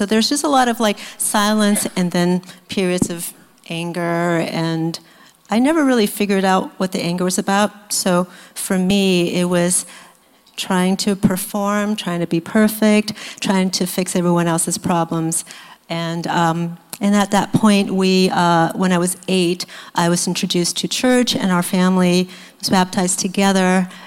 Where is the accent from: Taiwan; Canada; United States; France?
Taiwan; So I grew up in Taiwan, which is a little island next to China.